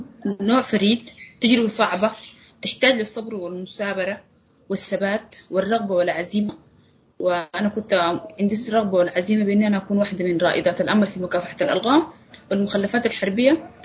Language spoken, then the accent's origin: Arabic; Dilling, South Kordofan, Sudan; من السودان، ولاية جنوب كردفان، محلية الدلن.